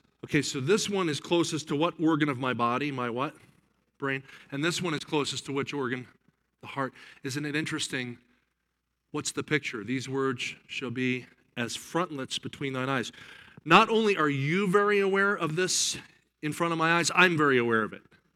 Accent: Delaware Valley, United States; Okay, so I grew up in the Delaware Valley.

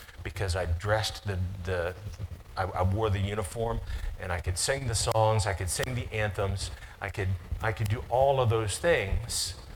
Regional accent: West Virginia, United States; I'm from West Virginia, but I don't have a Southern accent per se. People around here, they say that I'm a Yankee because I don't sound like I'm Southern.

